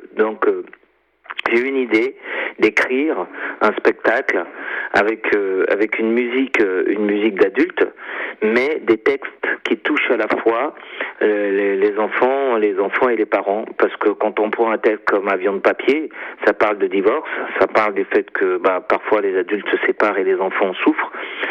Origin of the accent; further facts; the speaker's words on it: Lomé, Maritime, Togo; Chez nous, à Lomé, en Afrique, on a toujours une pensée pour nos grands-parents.